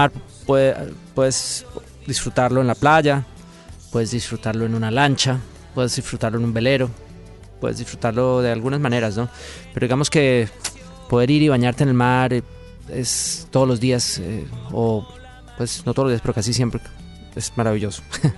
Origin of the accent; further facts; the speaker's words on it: Miami, Florida, United States; yo soy de Miami. Llevo más de 25 años aquí, o sea que wow. He vivido en todos lados, pero esta es la ciudad definitivamente donde más he vivido